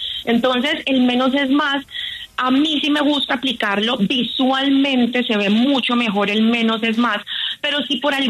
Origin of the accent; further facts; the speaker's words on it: Cúcuta, Norte de Santander, Colombia; now in Bogotá, Colombia; yo soy cucuteña, pero vivo en Bogotá hace más de 20 años